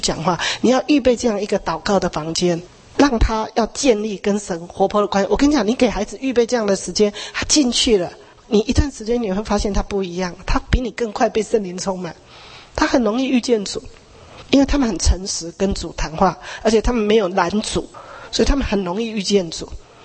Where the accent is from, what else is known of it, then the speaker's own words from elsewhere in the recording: China; 那我们中国人，我们基督徒实在要把握这个权利，让他从小就要会国语。